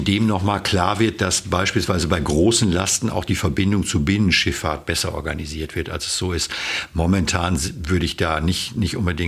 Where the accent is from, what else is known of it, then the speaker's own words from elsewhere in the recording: North Rhine-Westphalia, Germany; ich komme ja aus dem Kreis Coesfeld